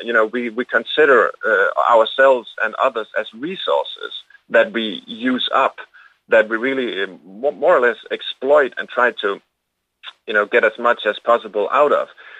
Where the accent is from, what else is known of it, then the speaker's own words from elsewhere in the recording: Denmark; I'm sorry to say this, but I come from Denmark, you know, we pay really high taxes